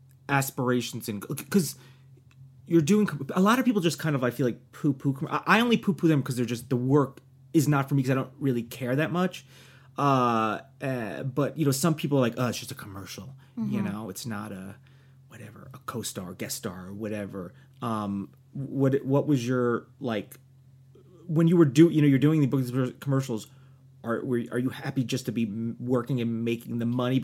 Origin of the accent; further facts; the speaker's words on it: New Jersey, United States; I'm from New Jersey.